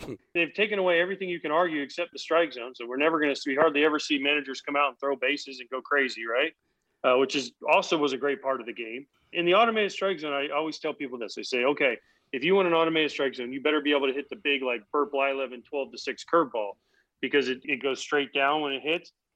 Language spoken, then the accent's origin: English; East Coast, United States; born there; I mean, listen, I was born on the East Coast. I live on the East Coast.